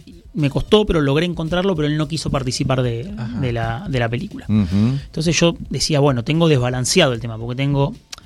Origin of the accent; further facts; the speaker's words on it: Vicente López, Buenos Aires Province, Argentina; Voy a los de mi barrio.